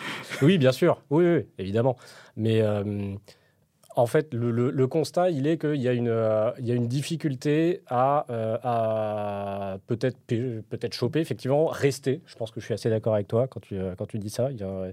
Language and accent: French; Paris, Île-de-France, France; Moi, je suis parisien